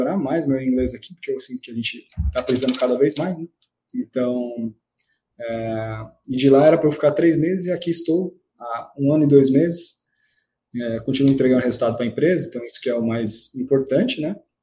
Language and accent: Portuguese; São Bernardo do Campo, São Paulo, Brazil; born there; moved away; also born or lived in São Caetano do Sul; Eu sou de São Paulo, cara. Eu sou de São Paulo, eu nasci no ABC Paulista, São Bernardo do Campo. Recentemente não, antes de sair do Brasil, eu tava morando em São Caetano do Sul.